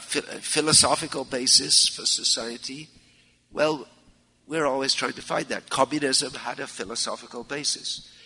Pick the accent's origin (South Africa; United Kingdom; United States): United Kingdom; I was raised in Britain